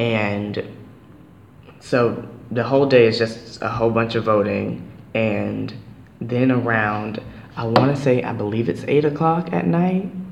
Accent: Stuart, Florida, United States; born there; So as I was born in Florida and born in a city called Stewart, I can only vote in that city based on where my address is.

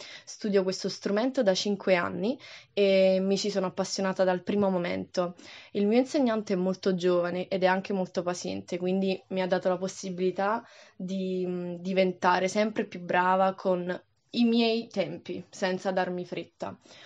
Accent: Naples, Campania, Italy; ho 20 anni e vengo da Napoli.

